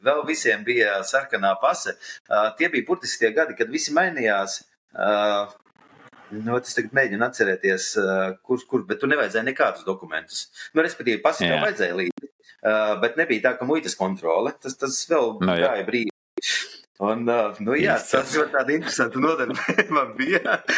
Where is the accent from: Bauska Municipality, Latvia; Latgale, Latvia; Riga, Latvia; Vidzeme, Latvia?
Vidzeme, Latvia; Cēsis; kaut kad es no Cēsīm, no mazas pilsētas, dzīvoju kaut kur citur